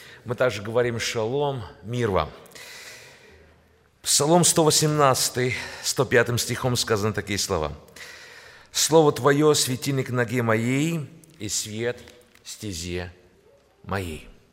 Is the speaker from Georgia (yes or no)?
yes; Georgia; Я родом сам из Грузии, я из еврейско-мусульманской семьи. У меня мама еврейка, у меня папа был мусульманином. Рос я как мусульманин